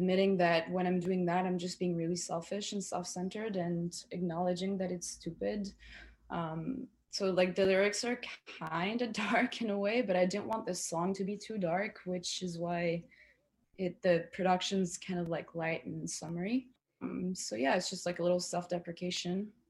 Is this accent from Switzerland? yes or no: yes; Geneva, Switzerland; I was born and raised in Geneva, in Switzerland, but my mom is actually from Quebec.